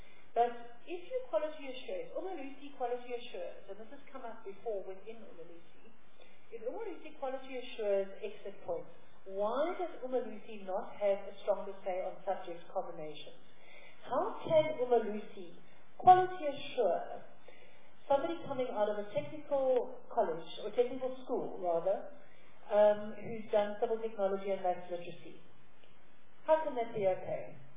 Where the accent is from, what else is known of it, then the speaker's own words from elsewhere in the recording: Eastern Cape, South Africa; I'm from the Eastern Cape